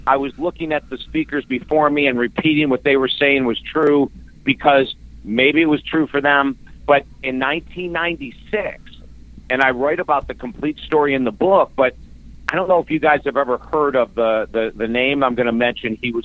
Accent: Syracuse, New York, United States; moved away as an adult; I grew up in Syracuse, New York. Went to school at Syracuse University and then moved down to Florida.

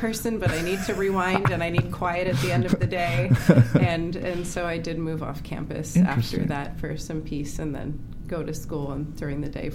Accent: California, United States; moved away as an adult; because I came from Northern California with my family, and it was just me and my mom, my sister, and my dad, and moved away at 18 to live in the dorms.

